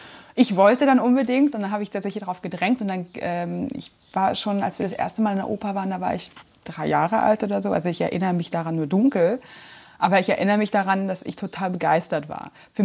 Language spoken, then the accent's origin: German; Berlin, Germany; Ich bin waschechte Berlinerin